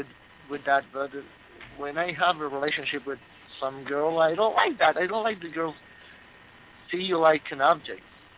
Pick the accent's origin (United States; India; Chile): Chile; English is a second language; I'm from South America, Chile.